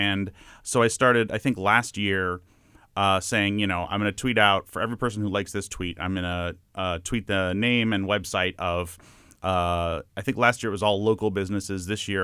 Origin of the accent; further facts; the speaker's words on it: Tucson, Arizona, United States; Something very personal and close to me is I grew up in Tucson, Arizona